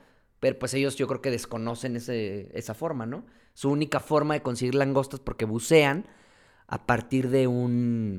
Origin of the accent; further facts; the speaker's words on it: San Luis Potosí, Mexico; se nos dicen, ¿de dónde son? De San Luis Potosí, qué padre